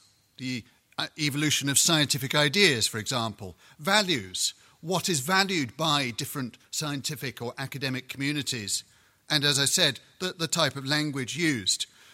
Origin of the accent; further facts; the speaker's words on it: United Kingdom; I'm from Britain.